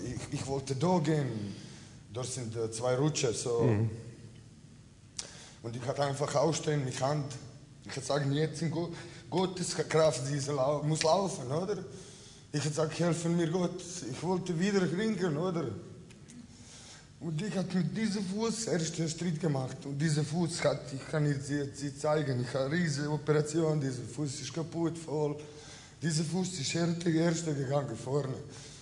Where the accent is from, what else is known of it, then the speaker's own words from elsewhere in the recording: Croatia; German is a second language; ich komme aus Kroatien und ich hatte mit 18 Jahren im Leben einen riesen Unfall